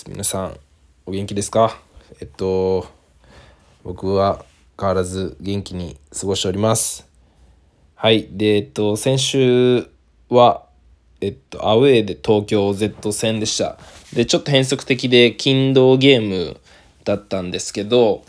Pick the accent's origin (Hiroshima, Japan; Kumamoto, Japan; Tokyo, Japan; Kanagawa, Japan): Kanagawa, Japan; 個人的には僕は地元が神奈川で、関東東京ということで、結構その高校の同級生だったりとか、知り合いが見に来てくれて